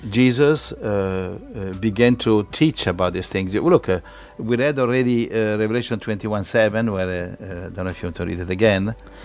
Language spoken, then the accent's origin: English; Italy; accent: Italian; English is a second language; All right, I hope everybody forgives my Italian accent, but it comes free of cost if there is no overcharge for that.